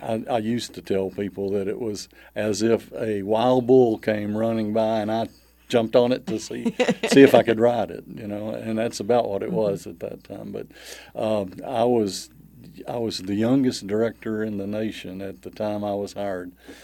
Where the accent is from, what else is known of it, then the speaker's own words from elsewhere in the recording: Batesville, Arkansas, United States; Batesville.